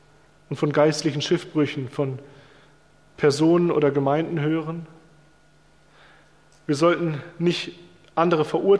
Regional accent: Rhineland-Palatinate, Germany; mit hier dem bayerischen Ort oder Traunreuth oder mit der Pfalz, wo ich herkomme

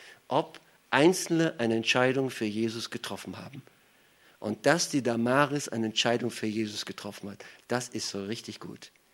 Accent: Austria; Ich bin in Österreich aufgewachsen, da sind die Leute freundlich

